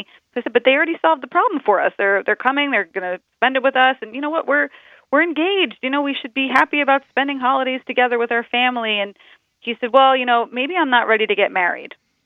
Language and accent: English; New York, United States; And my ex-fiance was from California, and I was from New York.